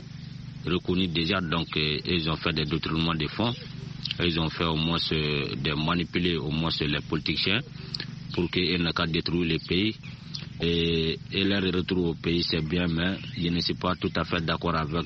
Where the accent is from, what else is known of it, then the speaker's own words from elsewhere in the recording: Osonikeni, DR Congo; depuis dans mon village natal d'Osonikeni.